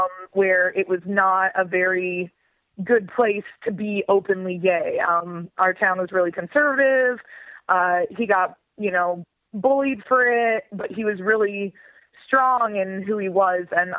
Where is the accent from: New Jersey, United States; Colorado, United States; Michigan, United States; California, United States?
Michigan, United States; Midland; Originally from Midland, Michigan. It's the international headquarters of Dow Chemical.